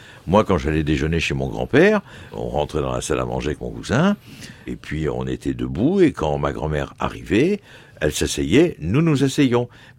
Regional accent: Calais, Hauts-de-France, France; quand j'étais gamin, à Calais, je voulais devenir soit le meilleur gardien de but du monde

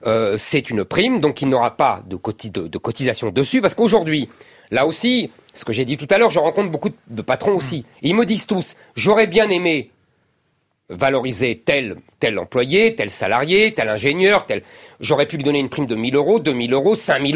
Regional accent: France; mes familles est née en Algérie. Je suis un Français de confession juive.

